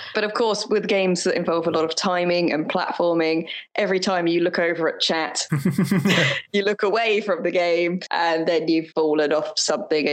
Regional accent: United Kingdom; hi, yes, we're British. We're now going to complain about the 2 days of sun we have in the entire year.

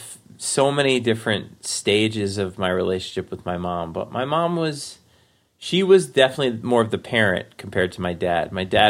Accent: Forest Hills, New York, United States; because we had moved actually, I grew up in Forest Hills. We moved to Whitestone, which is another part of Queens.

